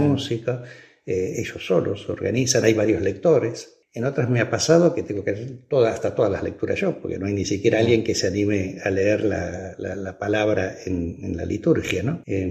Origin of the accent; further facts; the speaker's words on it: Buenos Aires, Argentina; me presentaba como un gallego de la quinta provincia, ¿no es cierto? Un porteño de Buenos Aires, donde, bueno, en casa no hablaba mi padre ni mi abuela, hablaban con sus hijos, no hablaban gallego, pero lo entiendo.